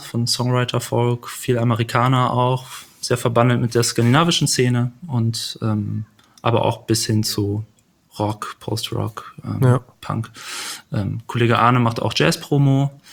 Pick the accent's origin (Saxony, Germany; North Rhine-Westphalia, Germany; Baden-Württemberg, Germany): North Rhine-Westphalia, Germany; Büren; born there; Geboren in Büren, studiert.